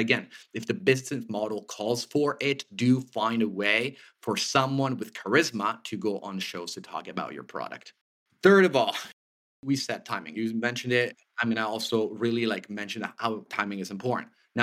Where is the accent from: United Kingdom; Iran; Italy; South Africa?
Italy; English is a second language; also born or lived in Canada; I was born and raised in Italy. Then I lived in Canada as a dual citizen for a long time from Canadian father. Then I moved back to Italy. Now we're doing 6 months and 6 months.